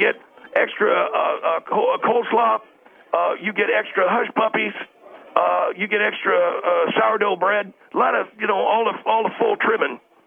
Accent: Texas, United States; I'm from Texas.

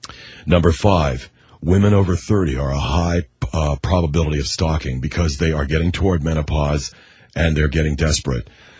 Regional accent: Hermosa Beach, California, United States; I'm 28. I'm a telemarketer from Hermosa Beach, California.

